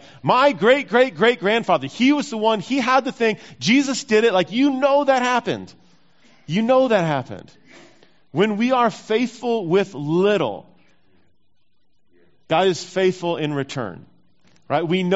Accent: California, United States; So they're leaving, and I'm from Northern California.

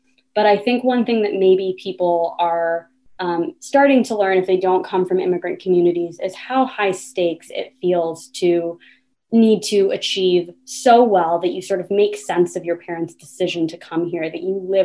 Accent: Atlanta, Georgia, United States; which is when I was growing up in Atlanta, Georgia.

